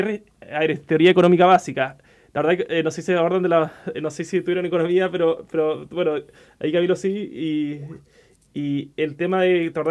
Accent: Chile; yo tengo la visión que como chilenos nos estamos convirtiendo en exportador de fintech.

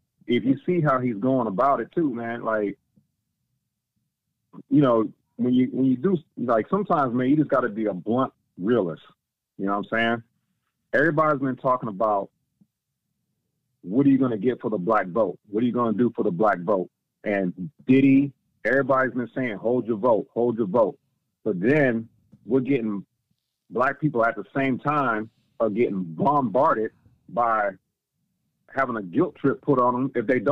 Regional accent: California, United States; I know that, I know that from growing up in Cali, he was out there for real with some stuff.

